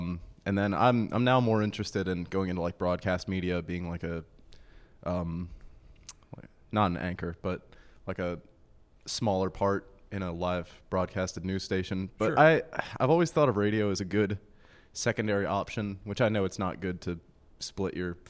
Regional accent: Cheatham County, Tennessee, United States; I'm from Cheatham County. You may know it famously for sitting in between Nashville and a little bit of Upper Tennessee, but that's about it.

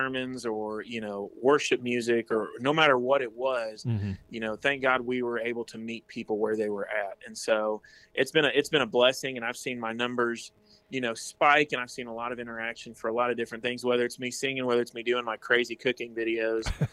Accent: Dominican Republic; I think, you know, growing up in the Dominican Republic

